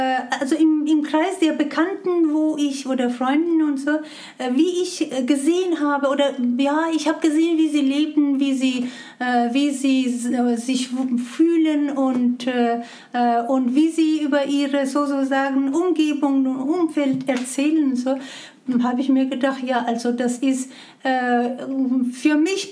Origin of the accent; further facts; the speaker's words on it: Iran; German is a second language; now in Germany; ich bin aus dem Iran nach Berlin gelandet